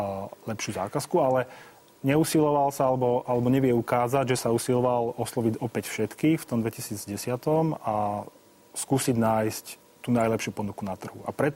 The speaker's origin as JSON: {"language": "Slovak", "town": "Košice", "region": "Košice Region", "country": "Slovakia", "said": "Ja len doplním, že ja som tiež pôvodom z Košíc, takže..."}